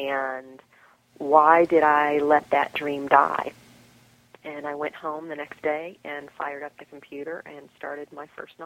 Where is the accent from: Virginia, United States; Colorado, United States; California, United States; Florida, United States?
Florida, United States; Okay. Well, I grew up in Southwest Florida. We moved there when I was only one, and we kind of moved around a lot.